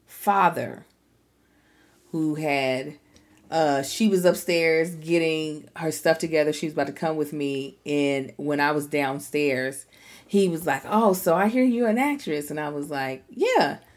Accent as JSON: {"language": "English", "town": "Baltimore", "region": "Maryland", "country": "United States", "said": "\"Oh, I'm from Baltimore. We love crabs. I'm allergic to crabs now.\""}